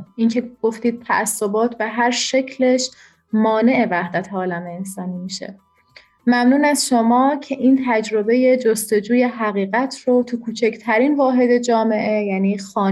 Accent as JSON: {"language": "Persian", "country": "Iran", "said": "من به عنوان یک ایرانی"}